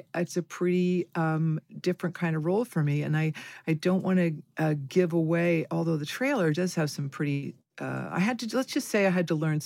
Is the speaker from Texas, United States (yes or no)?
no; Ohio, United States; I grew up in Ohio, but I went to boarding school in Lakeville, Connecticut.